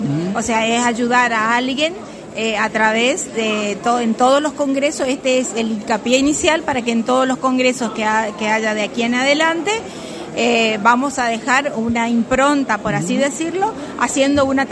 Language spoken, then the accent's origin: Spanish; Chaco, Argentina; soy de Chaco y estoy en la comisión directiva de FAEBIT, ¿verdad?